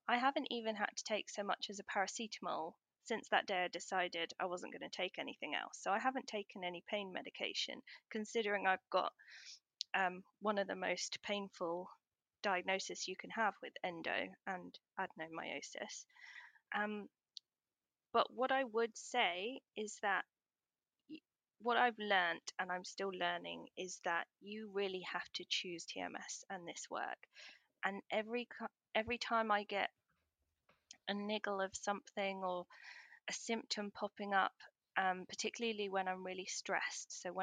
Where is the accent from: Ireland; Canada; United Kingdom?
United Kingdom; I was having a wee, as us British people do.